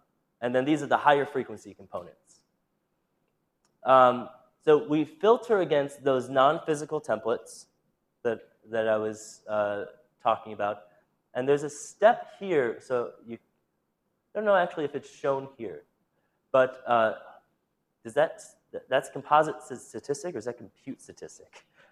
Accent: Los Angeles, California, United States; Well, I'm from Los Angeles. That's why I included the gracias.

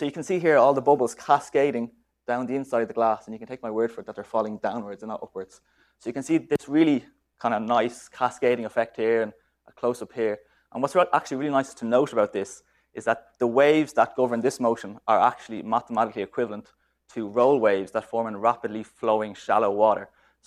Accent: Ireland; for those of you who don't know me yet. And as I'm Irish

